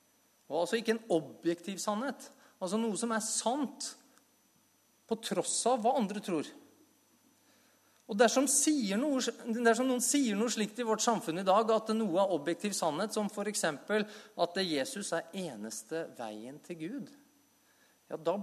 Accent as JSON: {"language": "Norwegian", "region": "Oslo", "country": "Norway", "said": "Og så kommer jeg fra Oslo, hvor alle er veldig akademiske, i hvert fall så liker de å tro det, og det blir jeg kanskje litt sånn påvirket av."}